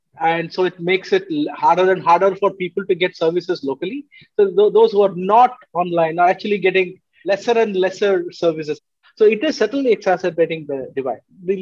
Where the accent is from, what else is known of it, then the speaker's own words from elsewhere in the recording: Tamil Nadu, India; And most of the construction workers in my state, my home state, which is the southernmost state in the country, come from Bihar.